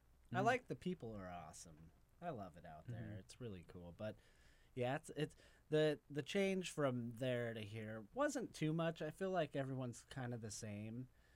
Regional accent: Colorado, United States; I almost signed up for the Denver Institute of Art because I'm originally from Colorado.

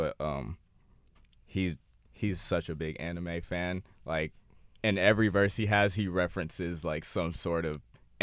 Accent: California, United States; because I'm from the Bay Area

